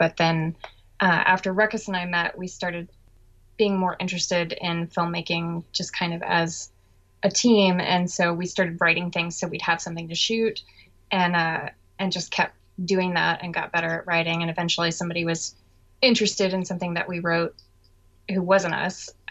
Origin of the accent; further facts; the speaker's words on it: Atlanta, Georgia, United States; I grew up in and around Atlanta, Georgia, and had nothing to do with the entertainment industry as a kid.